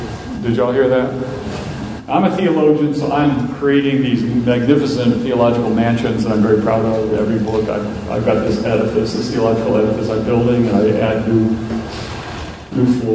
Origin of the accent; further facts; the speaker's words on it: Wales, United Kingdom; Even though I'm Methodist, I may steal it. I'm not Swedish at all. My wife's Norwegian, which is even worse. But I'm Welsh.